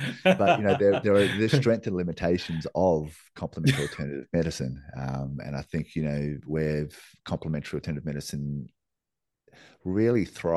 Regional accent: Northland, New Zealand; I was born in New Zealand. I was born in kiwi fruit country. Most of my childhood was playing in kiwi fruit orchards, which are sprayed to buggery with God knows what. Our little town in the Bay of Islands there had the highest rate of lymphoma of the whole country.

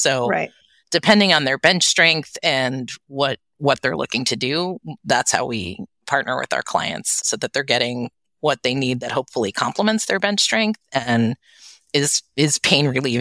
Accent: New York, United States; now in Los Angeles, United States; I am a born and raised New Yorker, but I live in LA. Not sure when I'm going to stop saying that I'm from New York, but I live in LA.

